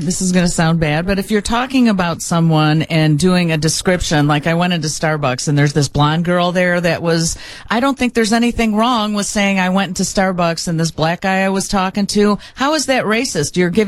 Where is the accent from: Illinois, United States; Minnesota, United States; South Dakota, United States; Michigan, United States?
Illinois, United States; Brookfield; I grew up in Brookfield. There really weren't black people there.